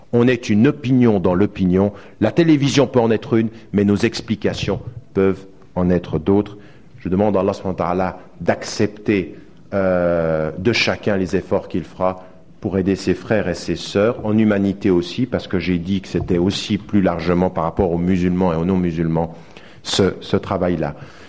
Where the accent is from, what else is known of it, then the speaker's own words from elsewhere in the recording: France; Je suis français et au nom de ma conscience et de ma nationalité, je vais dénoncer toutes les dictatures.